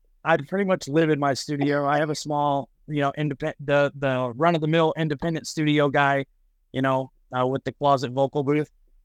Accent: Michigan, United States; I'm from Michigan. So like there's really not a whole lot to do other than hit back roads

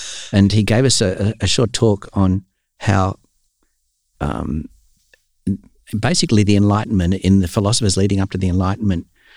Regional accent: Sydney, New South Wales, Australia; I grew up in Kensington, Randwick and then Kensington in Sydney.

